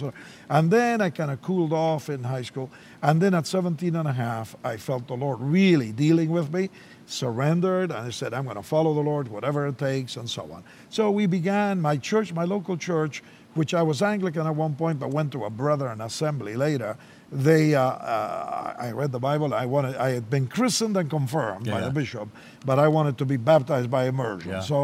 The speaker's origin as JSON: {"language": "English", "country": "Argentina", "tie": "born there", "second_language": "English", "said": "Well, I was born in Argentina, South America."}